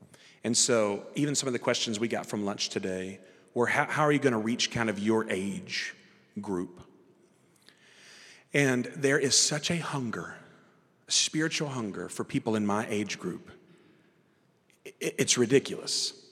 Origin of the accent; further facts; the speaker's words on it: Weatherford, Texas, United States; And so where I'm from Weatherford. I was born and raised in Weatherford.